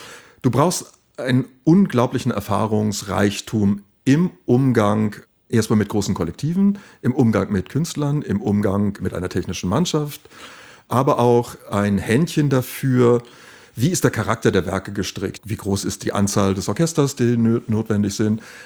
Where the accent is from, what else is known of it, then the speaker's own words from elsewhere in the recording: Goslar, Lower Saxony, Germany; born there; Ich bin gebürtig aus Goslar